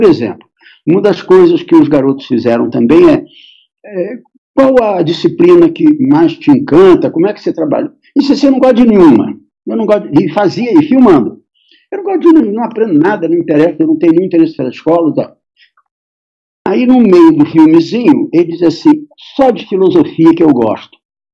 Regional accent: Rio de Janeiro, Brazil; Vocês me desculpem, mas como eu sou do Rio, posso ter alguma justificativa ainda.

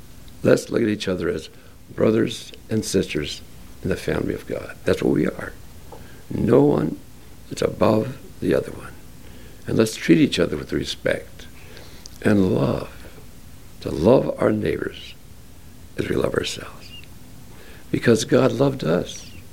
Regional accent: Hinckley, Minnesota, United States; But I'm thankful I grew up in Hinckley. Just a little old hick town. Nobody with a lot of money.

